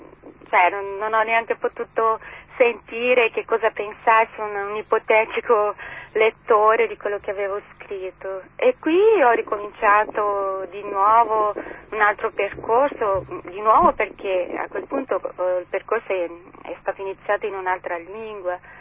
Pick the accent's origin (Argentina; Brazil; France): Brazil; Italian is a second language; moved away as an adult; now in Italy; vivo in Italia da diversi anni, sì. Che sono nata e cresciuta in Brasile.